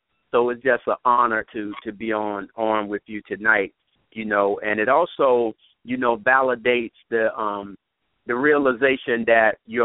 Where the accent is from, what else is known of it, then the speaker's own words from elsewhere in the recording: Philadelphia, Pennsylvania, United States; also born or lived in Augusta, Georgia; I was born in Augusta, Georgia, never lived there. I was raised in Philadelphia, and excelled in high school in sports and academics